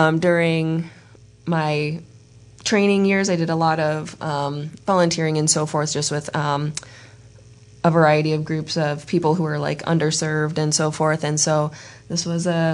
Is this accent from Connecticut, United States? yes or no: no; Green Bay, Wisconsin, United States; moved away as an adult; Yeah, so I grew up in Green Bay, and then I left for my training. I was in Florida, New York, and Ohio for a little while, so I came back home